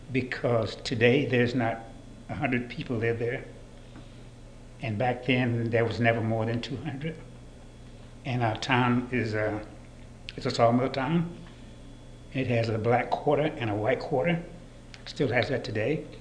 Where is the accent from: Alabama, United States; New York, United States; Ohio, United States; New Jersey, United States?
Alabama, United States; When I tell people I'm from Alabama, they go, wow, must have been horrible.